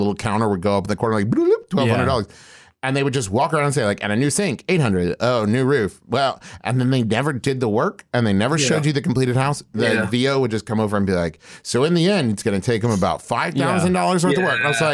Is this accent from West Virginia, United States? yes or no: yes; West Virginia, United States; she was raised in Ohio and I was raised in West Virginia.